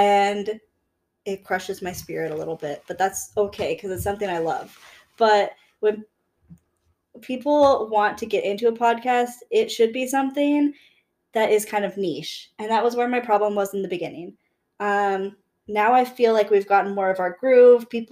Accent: Pacific Northwest, United States; Like, I'm a podcaster from the Pacific Northwest.

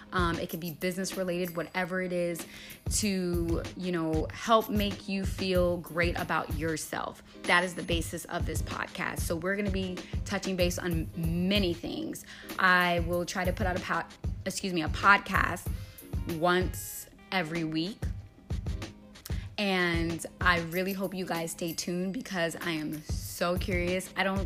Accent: West Palm Beach, Florida, United States; now in Atlanta, United States; I am Florida born and raised. I grew up in West Palm Beach, Florida. I then decided to pack up and move here to the A.

